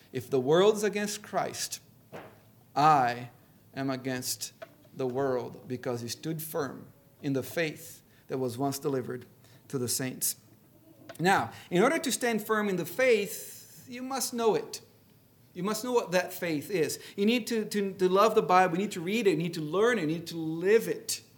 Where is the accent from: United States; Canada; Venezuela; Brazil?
Brazil; I grew up in Brazil, and there was always a fight against dengue fever.